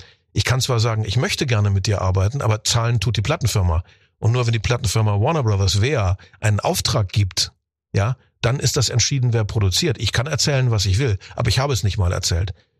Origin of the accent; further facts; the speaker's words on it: Guben, Brandenburg, Germany; now in Hannover, Germany; Und jetzt lebe ich seit 30 Jahren im Raum Hannover. Da bin ich auch nur ein Zugezogener und kein örtlicher. Es bleibt dabei, wir stammen aus der Lausitz, aus Guben, beziehungsweise aus der polnischen Hälfte heute Gubin. Da kommen wir alle her.